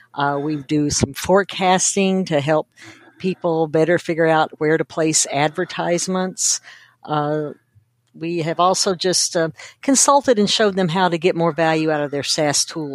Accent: Kentucky, United States; I grew up in Kentucky, which is a very rural area. And my daddy raised he worked on a farm and he had a store and a post office.

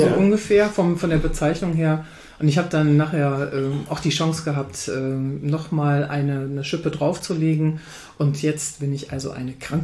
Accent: Baden-Württemberg, Germany; also born or lived in Hamburg; ist mein Vater an den Bodensee versetzt worden. Also das heißt, Einschulung dann im tiefsten Baden-Württemberg in den 60er Jahren

